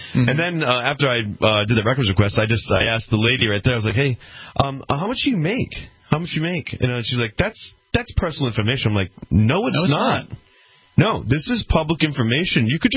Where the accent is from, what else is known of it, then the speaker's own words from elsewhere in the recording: Rhode Island, United States; I absolutely despised it when I was back in my home state, Rhode Island.